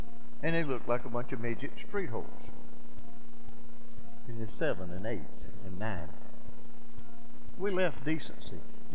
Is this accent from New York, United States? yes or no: no; Greenville, South Carolina, United States; I was asking Charlie, I said, Charlie, where is 400 North Main? I'm from Greenville.